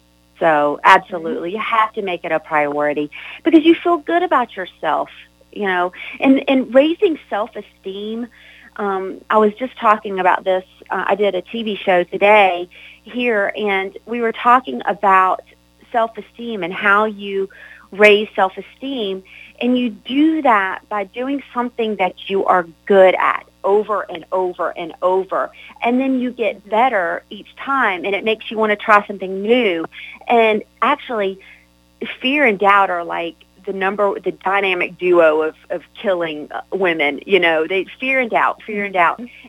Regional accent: the South, United States; accent: Southern; are you girls laughing at my southern accent over here?

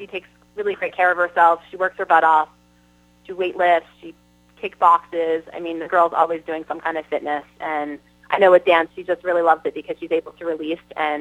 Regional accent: East Coast, United States; I'm from the East Coast. I grew up here. I've made my connections.

